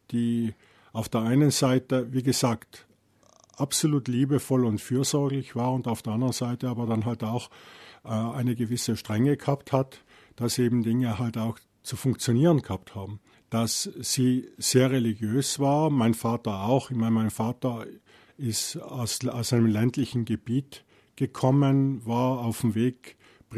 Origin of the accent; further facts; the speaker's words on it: Trentino-Alto Adige, Italy; ich bin 54 Jahre alt, ich komme aus Südtirol